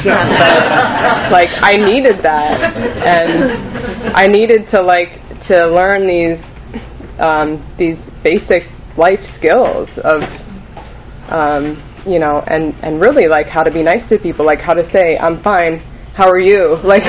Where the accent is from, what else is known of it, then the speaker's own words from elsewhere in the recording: New Jersey, United States; moved away as an adult; now in Florida, United States; This is a little over 5 years ago, so I'm from New Jersey, by the way.